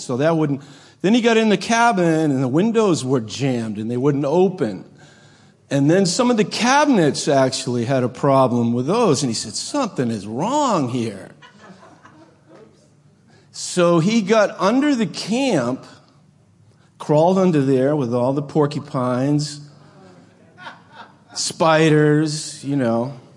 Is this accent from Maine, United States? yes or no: yes; Maine, United States; I'm from Maine, up in the backwoods of Maine.